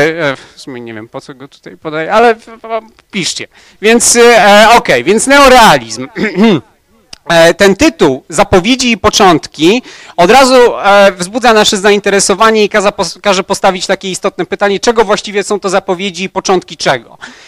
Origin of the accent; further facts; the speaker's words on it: Łódź, Łódź Voivodeship, Poland; pochodzę z Łodzi. W Łodzi najszersza rzeka ma jakieś 38 centymetrów